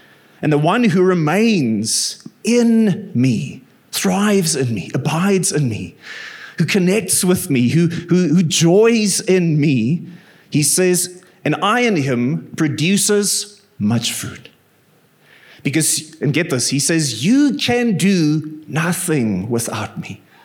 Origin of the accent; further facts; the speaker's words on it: Bloemfontein, Free State, South Africa; I grew up in Bloem, so you need the ocean for your soul to rest.